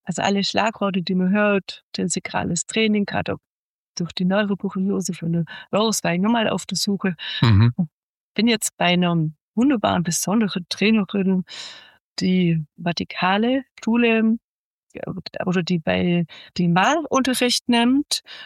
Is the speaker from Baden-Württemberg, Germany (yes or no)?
no; Fachungen, Bavaria, Germany; In Fachungen bei Weißenhall, also hier im Bayerischen, aufgewachsen. Das war 1966. Ich war ein Bauer und da hatte ich durch den Zaun die Pferde gestreichelt.